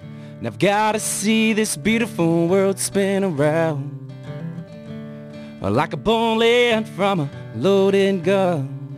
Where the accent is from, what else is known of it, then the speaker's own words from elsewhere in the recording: Winona, Minnesota, United States; So it's always fun to play in Winona here in my hometown.